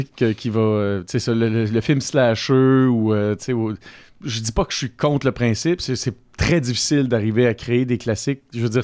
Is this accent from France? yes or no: no; Quebec, Canada; accent: Québécois; Et là, pardonnez mon accent québécois en néerlandais. C'est très marqué.